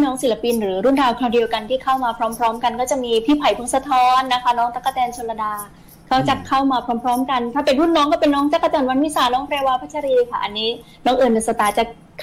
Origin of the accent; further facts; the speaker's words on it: Nakhon Si Thammarat, Thailand; พอเราเป็นสาวใต้เมืองนครอะไรที่เป็นความภาคภูมิใจของเราเราก็นำมาใช้ในชีวิตประจำวัน